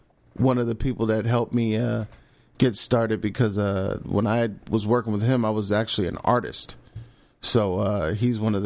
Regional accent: New York, United States; especially because I was from New York, being

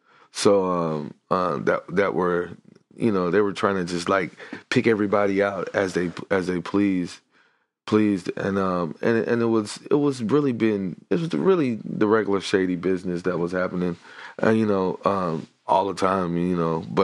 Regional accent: Dallas, Texas, United States; I'm from Dallas, which is like, they call Dallas the Dallas Area Metroplex, the DFW.

